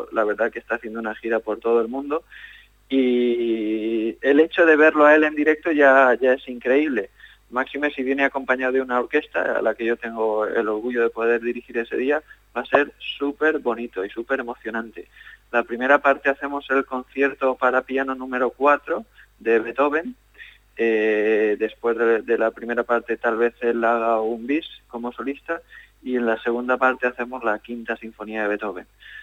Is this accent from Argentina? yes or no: no; Aspe, Valencian Community, Spain; está cerca de mi pueblo, de Aspe.